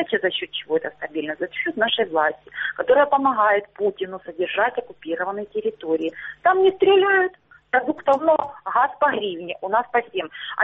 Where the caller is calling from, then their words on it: Starobilsk, Luhansk Oblast, Ukraine; Здравствуйте, Луганщина, город Старобельск.